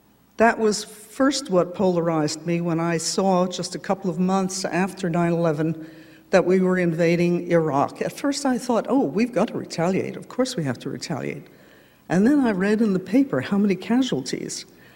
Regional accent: New York City, New York, United States; I'm a first-generation American. I know what that's like. I was raised in the Polish-Ukrainian ghetto on the Lower East Side of New York.

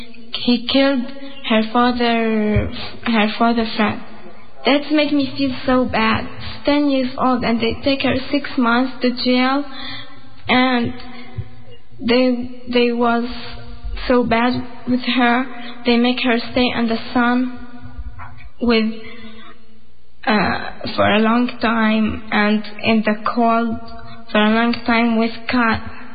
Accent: Palestine; English is a second language; It's not like growing up in another place.

